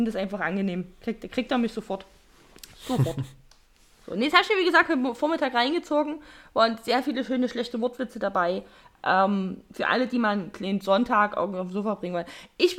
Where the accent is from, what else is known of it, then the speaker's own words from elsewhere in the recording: Saxony, Germany; accent: Saxon; Vielleicht könnte ich auch mit meinem albernen sächsischen Dialekt doch einfach punkten.